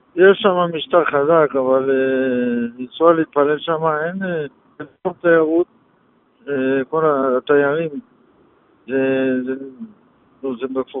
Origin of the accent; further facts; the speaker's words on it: France; לא, אני צרפתי.